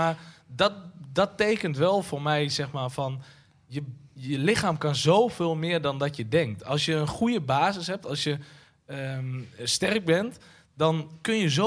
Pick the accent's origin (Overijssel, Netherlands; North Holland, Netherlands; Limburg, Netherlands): Overijssel, Netherlands; De Lutte; we gaan naar De Lut. Dat is een plekje naast Oldenzaal, waar ik ben opgegroeid.